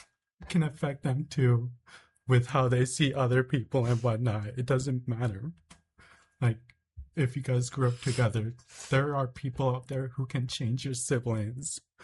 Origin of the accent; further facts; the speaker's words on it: Fairbanks, Alaska, United States; I'm from Fairbanks, and I'm in support of the House Bill 157.